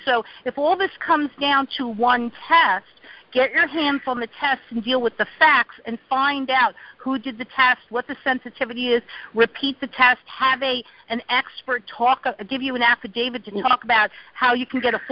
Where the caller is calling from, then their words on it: Manhattan, New York, United States; I'm calling from Manhattan, and I'm sorry I joined late.